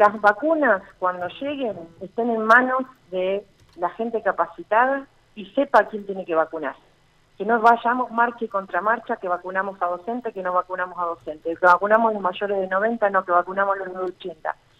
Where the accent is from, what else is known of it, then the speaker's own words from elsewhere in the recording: Santa Fe, Argentina; Yo soy de Ortondo, bien del sur de la provincia